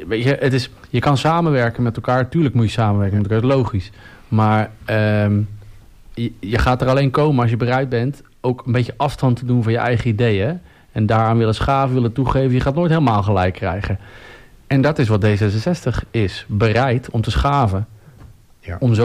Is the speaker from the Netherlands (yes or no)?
yes; North Brabant, Netherlands; born there; also born or lived in Amsterdam; now in Texel, Netherlands; En ik ben geboren in Brabant. En na vele omzwervingen via het buitenland, studies en reizen, ben ik via Amsterdam door de liefde op Texel gekomen.